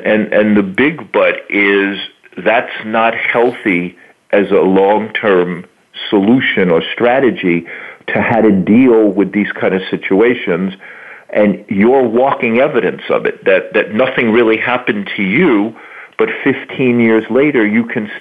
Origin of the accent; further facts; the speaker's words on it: Long Island, New York, United States; I grew up in Long Island, and I lived out here when the World Trade Center attacks happened.